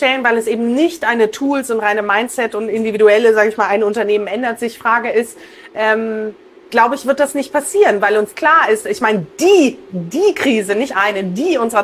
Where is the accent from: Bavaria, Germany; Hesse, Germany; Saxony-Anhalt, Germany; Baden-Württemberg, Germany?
Bavaria, Germany; Munich; Ich bin ja in München groß geworden.